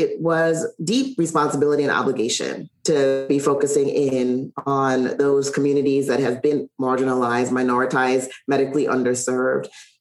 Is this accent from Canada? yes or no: no; Saint Thomas, U.S. Virgin Islands; I grew up in one of the territories of the United States. I grew up in St. Thomas in the U.S. Virgin Islands. Just a beautiful spot.